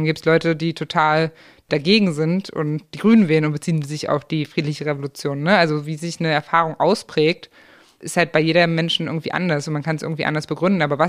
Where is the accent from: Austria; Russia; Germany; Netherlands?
Germany; East Germany; Ich bin ja nicht in dem Gefühl groß geworden, ich bin jetzt in Ostdeutschland